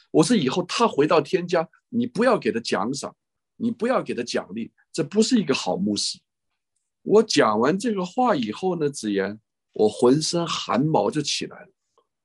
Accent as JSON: {"language": "Chinese", "country": "China", "said": "能抓我们就是大陆的青年啊"}